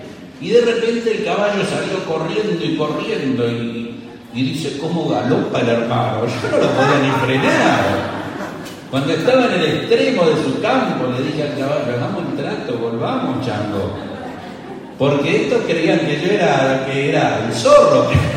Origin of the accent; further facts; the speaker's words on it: Argentina; Yo soy argentino y gaucho